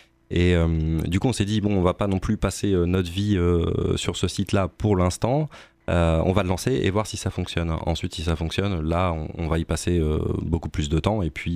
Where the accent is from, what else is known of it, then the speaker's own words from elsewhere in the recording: Tours, Centre-Val de Loire, France; Je suis un Tourangeau. Je suis né à Tours. J'ai grandi à Tours.